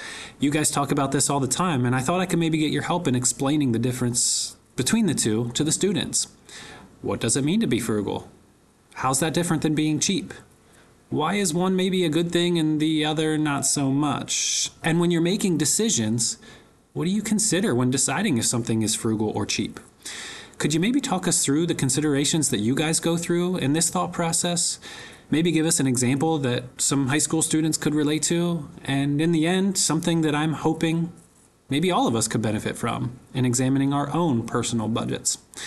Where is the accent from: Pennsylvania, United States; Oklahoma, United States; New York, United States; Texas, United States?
Pennsylvania, United States; I'm a teacher from Pennsylvania.